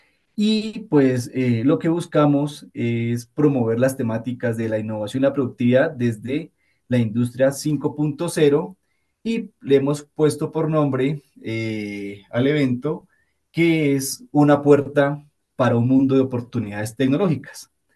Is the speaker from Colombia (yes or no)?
yes; Colombia; se puede también vivir la pasión del fútbol como colombianos